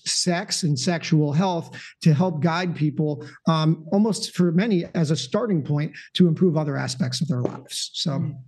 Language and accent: English; New Jersey, United States; I grew up in North Jersey, went to undergrad at Johns Hopkins.